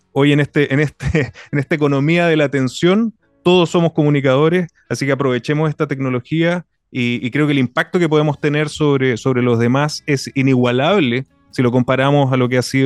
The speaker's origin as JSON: {"language": "Spanish", "town": "Iquique", "region": "Tarapacá", "country": "Chile", "tie": "born or raised there", "said": "Yo vivo en Iquique, aquí en la región de Tarapacá, y siento también una responsabilidad del lugar donde yo nací donde vivo."}